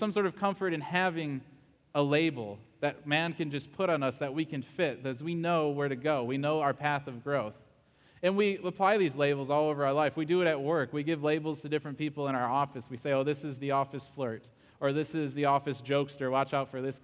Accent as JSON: {"language": "English", "country": "United States", "tie": "born or raised there", "said": "like most kids do growing up in America."}